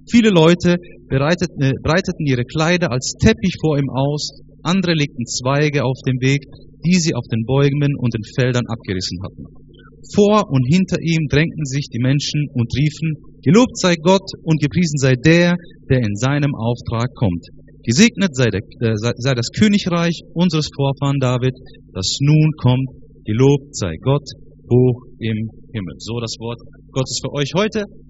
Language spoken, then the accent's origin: German; Karlsruhe, Baden-Württemberg, Germany; born there; Ich bin 33 Jahre alt, in Karlsruhe geboren, das ist im Süden.